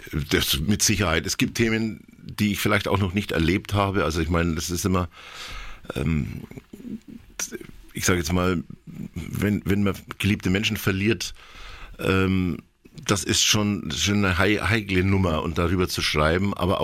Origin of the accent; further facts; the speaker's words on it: Bayreuth, Bavaria, Germany; Ich habe mich hineinversetzt in mein Bayreuther-Sein. Und nachdem ich ja durch meine Mutter die Mundart an die Brust gelegt bekommen habe